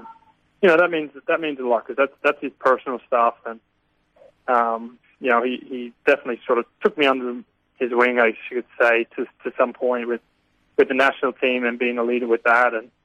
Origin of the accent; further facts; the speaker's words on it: Frankston, Victoria, Australia; I'm from Frankston and he's from down that way.